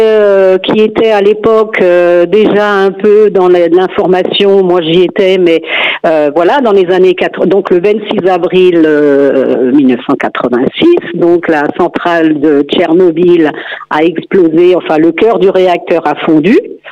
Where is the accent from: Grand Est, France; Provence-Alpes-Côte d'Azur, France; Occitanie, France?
Grand Est, France; maintenant que je suis revenue, donc je suis alsacienne